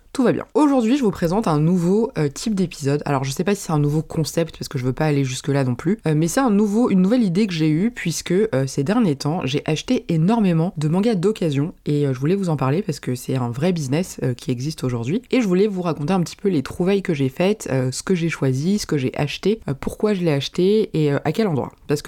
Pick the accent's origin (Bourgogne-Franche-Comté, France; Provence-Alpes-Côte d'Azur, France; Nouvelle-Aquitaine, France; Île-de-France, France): Île-de-France, France; Paris; now in Lille, France; j'habite dans le nord depuis un peu plus de 6 mois maintenant. De base je suis parisienne, mais là j'habite à côté de Lille, enfin dans la banlieue sud de Lille en gros